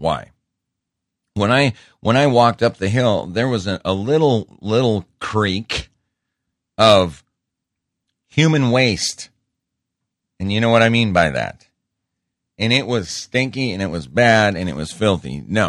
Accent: Montana, United States; When I was growing up in Montana, we had a class called Home Economics.

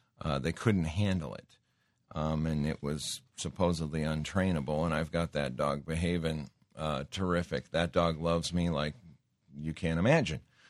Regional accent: Montana, United States; I grew up hunting in Montana. I grew up respecting nature.

